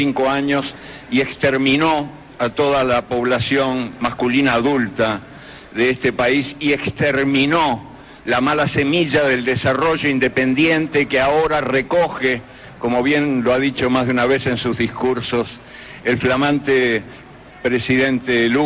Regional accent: Uruguay; yo quiero aprovechar la ocasión para pedir disculpas como uruguayo

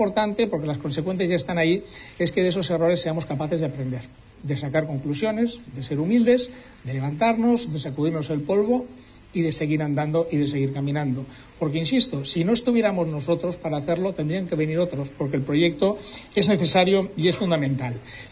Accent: Barcelona, Catalonia, Spain; born there; yo nací en Barcelona, pero hay pocos catalanes de nacimiento que no tengan sangre andaluza, y la mía, por supuesto, también es andaluza, concretamente de Baza, de la provincia de Granada, de donde era mi abuela.

